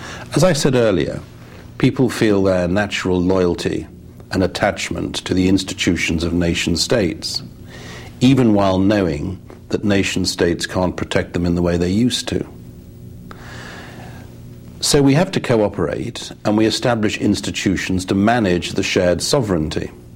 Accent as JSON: {"language": "English", "country": "United Kingdom", "said": "As a British politician, I didn't fight every election with people saying to me"}